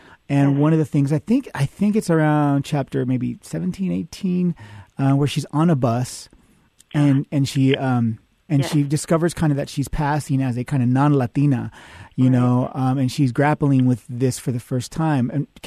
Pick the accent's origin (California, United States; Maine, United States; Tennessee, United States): California, United States; because I grew up in the communities I grew up in Central California. They were predominantly migrant farm working communities.